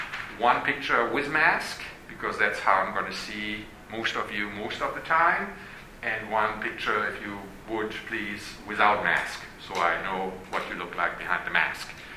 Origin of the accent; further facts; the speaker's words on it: Lower Saxony, Germany; English is a second language; I'm originally from Germany, to be more specific, from what used to be Western Germany, a small town in the north of Germany, close to Bremen, Oldenburg. I grew up on a hog farm in Germany.